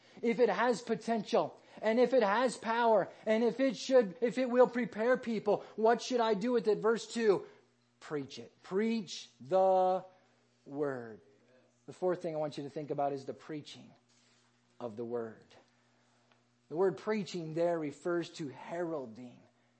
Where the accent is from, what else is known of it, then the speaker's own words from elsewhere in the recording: Iowa, United States; Now, I grew up in Iowa, and Iowa has Ragbri, which is the annual great bike ride across Iowa